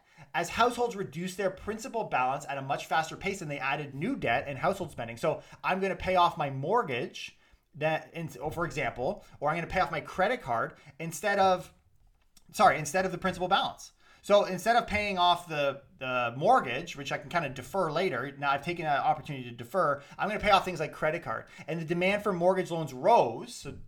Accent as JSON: {"language": "English", "country": "Canada", "said": "So to the consumer, right? So us as a Canadian"}